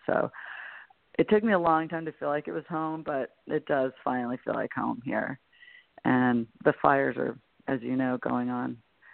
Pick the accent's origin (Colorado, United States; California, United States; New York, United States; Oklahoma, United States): New York, United States; Okay, well, I was raised on Long Island by a single mom, and I have a brother